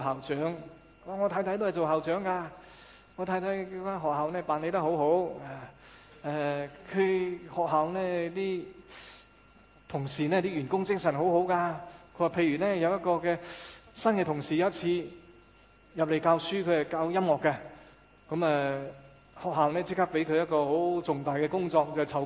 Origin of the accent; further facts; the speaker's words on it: China; 我们中国人呢经常说自己散沙一盘